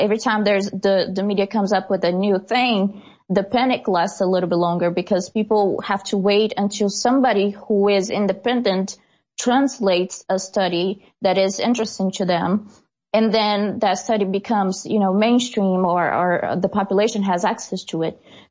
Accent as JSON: {"language": "English", "country": "Brazil", "tie": "born or raised there", "second_language": "English", "said": "my hometown in Brazil. It's the main part of the economy is tourism. There's nothing else."}